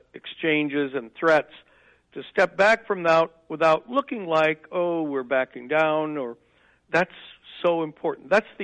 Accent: Dubuque, Iowa, United States; I grew up in Dubuque as a city kid.

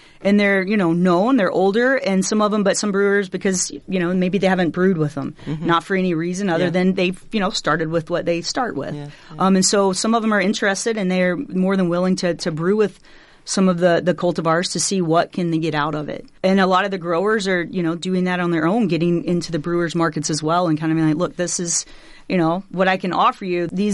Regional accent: Alabama, United States; I didn't grow up on a farm. I'm originally from Alabama, South Alabama.

